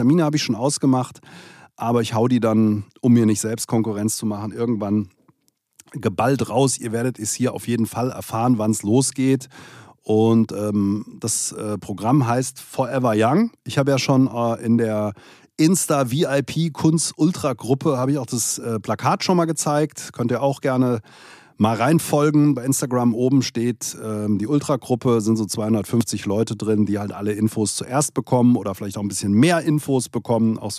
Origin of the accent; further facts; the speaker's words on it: Offenbach, Hesse, Germany; born there; ich bin selbst in Offenbach geboren